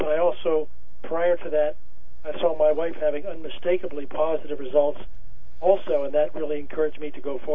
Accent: East Coast, United States; I was saying … I'm from the East Coast.

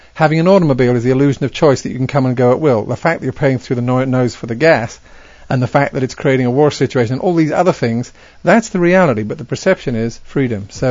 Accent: Hastings, South East England, United Kingdom; I'm from Hastings in the southeast of England.

